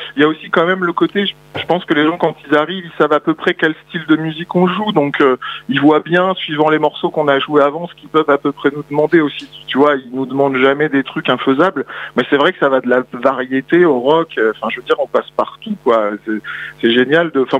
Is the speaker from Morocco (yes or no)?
no; Évreux, Normandy, France; Moi, je suis d'Evreux depuis toujours